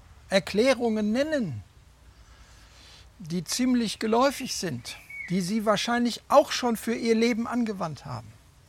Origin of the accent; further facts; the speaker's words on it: Cologne, North Rhine-Westphalia, Germany; Wir haben eine Bergwanderung gemacht. Als Kölner.